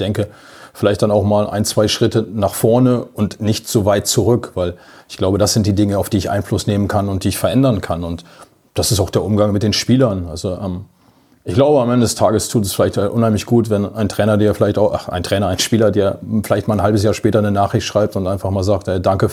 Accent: Osnabrück, Lower Saxony, Germany; moved away; Es ist meine Heimat. Ich bin dort geboren, ich bin dort aufgewachsen.

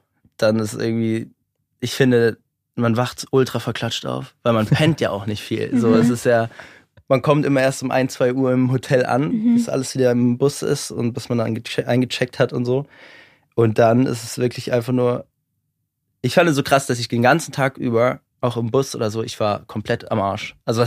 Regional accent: Stuttgart, Baden-Württemberg, Germany

